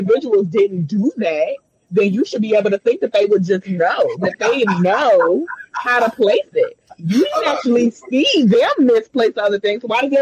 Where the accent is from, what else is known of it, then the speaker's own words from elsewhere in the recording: Chicago, Illinois, United States; I'm from Chicago.